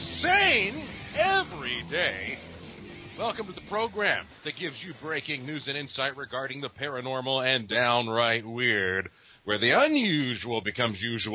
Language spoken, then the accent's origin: English; Asheville, North Carolina, United States; some of it that stems from right there in Asheville, North Carolina, which, of course, Asheville is my hometown.